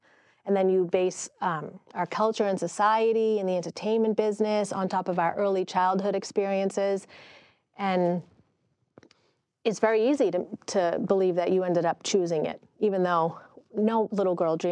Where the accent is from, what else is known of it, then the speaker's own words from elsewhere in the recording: Massachusetts, United States; moved away as an adult; now in New Hampshire, United States; I live in New Hampshire. I totally make fun of myself because I'm from Massachusetts, and we moved here, my husband and I, with our kids about 7 years ago.